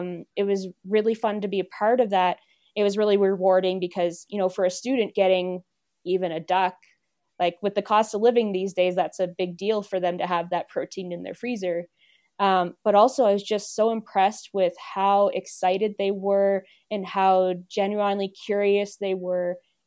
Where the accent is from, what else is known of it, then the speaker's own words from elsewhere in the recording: East Coast, United States; I'm not from a farm. I'm technically from a city, but I'm from the East Coast.